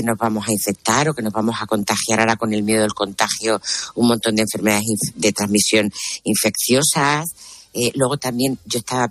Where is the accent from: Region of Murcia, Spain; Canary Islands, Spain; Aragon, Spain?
Region of Murcia, Spain; Yecla; estuve en Yecla, en mi pueblo, en una discoteca de Yecla que yo iba cuando era pequeña, o sea, cuando tenía 20 años